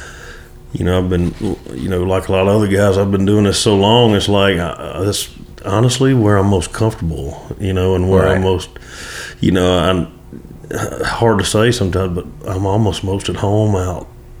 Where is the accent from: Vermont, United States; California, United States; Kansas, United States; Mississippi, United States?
Mississippi, United States; I grew up in Mississippi, between Jackson and Meridian, Mississippi.